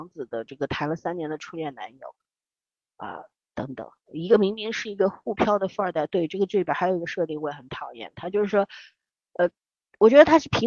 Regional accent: Shanghai, China; accent: northern tinge in Mandarin; also born or lived in Beijing

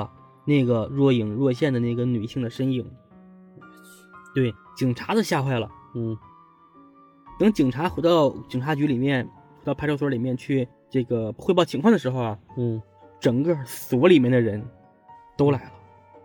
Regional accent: Tianjin, China; 蓟县离我家就很近了，离我老家就很近了，

